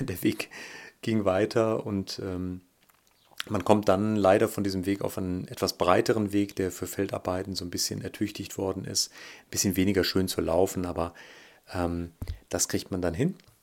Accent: North Rhine-Westphalia, Germany; Ich komme ja aus dem Oberbergischen

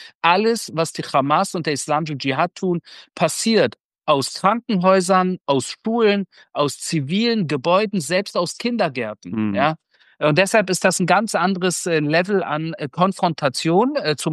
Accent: Berlin, Germany; Ich bin in Göttingen geboren und Berlin aufgewachsen, aber meine Eltern sind beide aus dem Iran und das bedeutet im Endeffekt, dass ich in einem persischen Haus groß geworden bin in Berlin. Das heißt, persisches Essen, persische Teppiche, persische Musik, persische Sprache.

